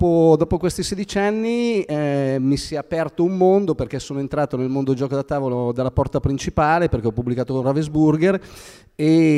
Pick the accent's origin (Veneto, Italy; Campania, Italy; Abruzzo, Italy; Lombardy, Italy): Lombardy, Italy; Busto Arsizio; sono di Busto Arsizio, quindi gioco fuori casa oggi.